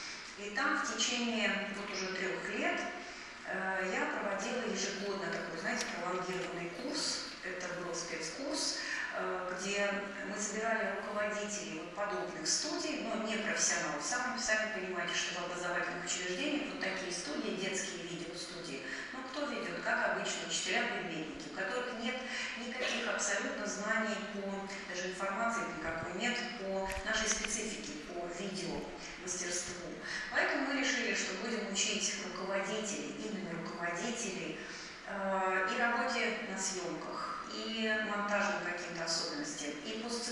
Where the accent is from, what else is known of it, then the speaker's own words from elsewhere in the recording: Novosibirsk, Novosibirsk Oblast, Russia; Я из Новосибирска, из Академгородка